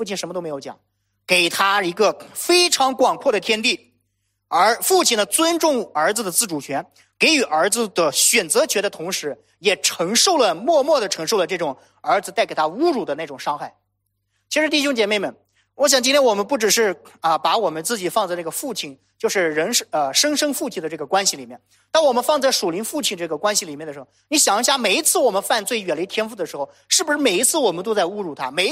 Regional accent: China; 再加上我们中国人哈，咱们都是中国人，有这种三纲五常的这个思想

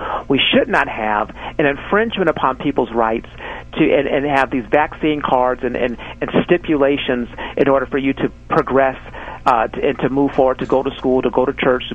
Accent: Arizona, United States; I'm from Arizona. We know how that is.

